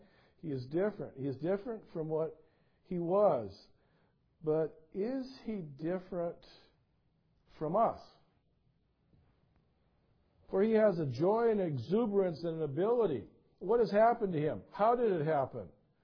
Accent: Washington, United States; I'm from Eastern Washington. Don't forget that.

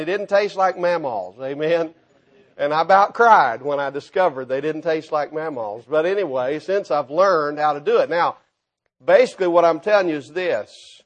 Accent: Tennessee, United States; We're over in Tennessee now. I'm as far west as I was growing up east. I grew up in East Tennessee.

